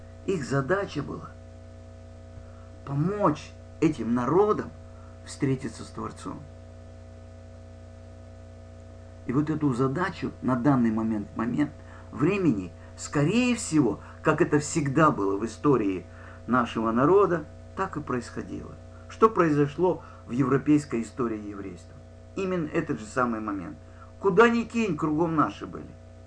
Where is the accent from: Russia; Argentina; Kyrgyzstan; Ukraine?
Kyrgyzstan; Я, например, приехал со Средней Азии, из Киргизии, да?